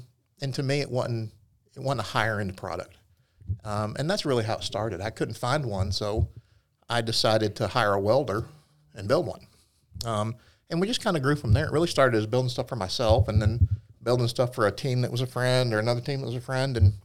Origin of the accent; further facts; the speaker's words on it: the South, United States; Growing up in the South, you guys know what barbecue and Sunday family dinners and things like that are like.